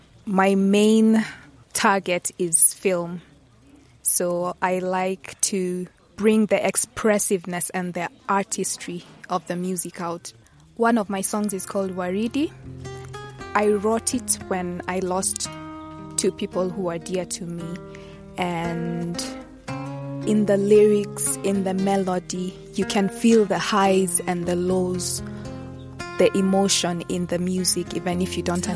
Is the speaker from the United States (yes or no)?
no; Diani, Kwale County, Kenya; I was born and raised in Diani.